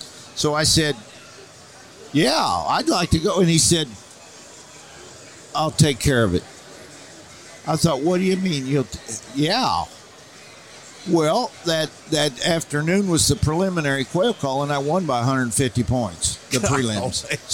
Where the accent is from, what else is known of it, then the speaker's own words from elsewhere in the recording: Missouri, United States; I said, "Well, excuse me, I'm hillbilly from Missouri.